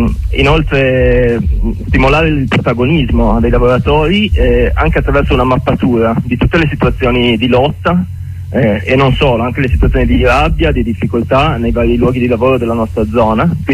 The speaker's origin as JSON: {"language": "Italian", "town": "Ivrea", "region": "Piedmont", "country": "Italy", "said": "io per esempio sono da Ivrea."}